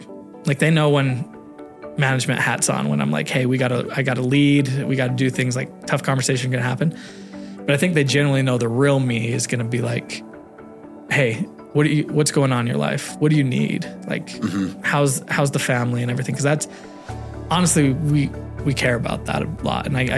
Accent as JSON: {"language": "English", "town": "Orem", "region": "Utah", "country": "United States", "tie": "born or raised there", "said": "Growing up in Orem, went through Orem Elementary, Lake Ridge, and Mountain View, right?"}